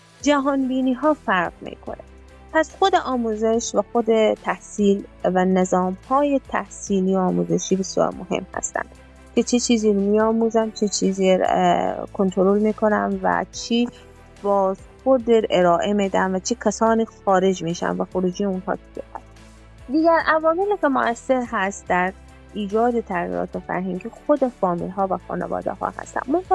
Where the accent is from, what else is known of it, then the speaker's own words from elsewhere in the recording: Afghanistan; moved away; این امید میرفت که مثلا تمام کسانی که به بیرون از افغانستان مهاجرت کردم خود را رها بکنم